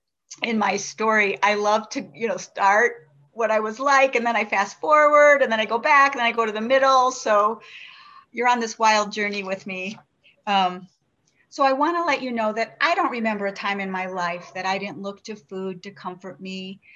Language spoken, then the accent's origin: English; Cleveland, Ohio, United States; now in Montana, United States; I do live in Montana, and I'm so grateful to be in Montana. I married into the West. I'm from Cleveland originally.